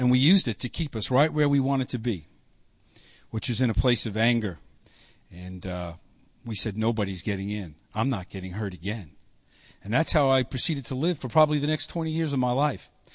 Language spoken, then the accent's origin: English; New York, United States; accent: New York; Be tolerant of my New York accent, please. I'll try to hide it as much as I can.